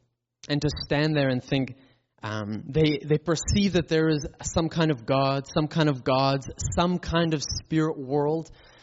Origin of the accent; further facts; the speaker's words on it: Edmonton, Alberta, Canada; when I was a little kid, I attended a church in Edmonton. I'm from Edmonton, Alberta originally.